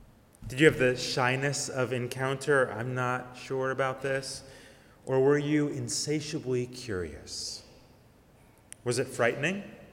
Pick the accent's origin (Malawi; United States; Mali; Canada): United States; Seattle, Washington; I grew up in the Seattle area, and our Unitarian Universalist youth conferences that I always attended